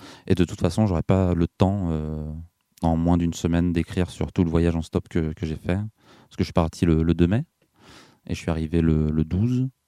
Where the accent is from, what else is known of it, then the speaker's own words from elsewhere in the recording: Chartres-de-Bretagne, Brittany, France; Moi, je suis de Bretagne. Je suis de Rennes. Et je suis venu en stop depuis ma ville, Chartres de Bretagne.